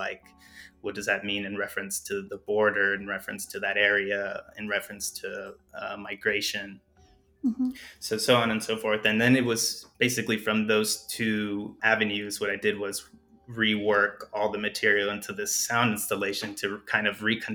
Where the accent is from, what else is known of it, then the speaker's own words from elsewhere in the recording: Douglas, Arizona, United States; I went back to my hometown, which is Douglas, Arizona, and Agua Prieta, Sonora, Mexico, where all my family is, all my friends